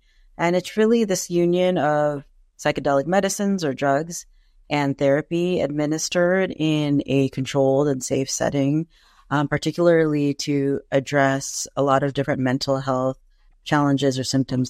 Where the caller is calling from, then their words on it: San Diego, California, United States; I am streaming from Kumeyaay Land, also known as San Diego, California.